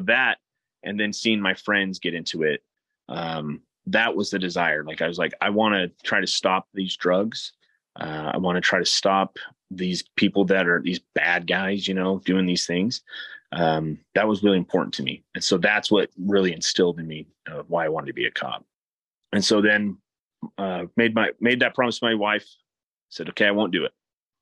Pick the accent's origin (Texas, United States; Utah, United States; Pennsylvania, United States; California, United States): Utah, United States; also born or lived in Pocatello, Idaho; So I was born in Idaho, Pocatello. Lived there for just a few years. I don't remember any of that. Then grew up in Utah, moved down to Utah County, Utah Valley, went through school there